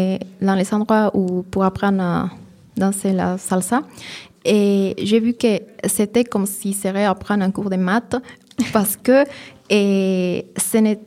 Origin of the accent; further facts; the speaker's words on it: Peru; now in France; par rapport à l'Amérique du Sud ou par rapport à chez moi, ou le Pérou